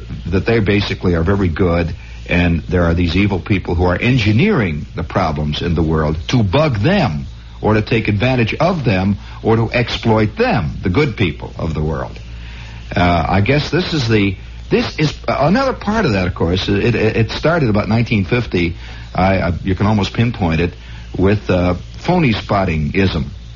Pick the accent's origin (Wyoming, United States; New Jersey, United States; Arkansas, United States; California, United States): New Jersey, United States; Trenton; I say, okay, Trenton. I'm from Trenton.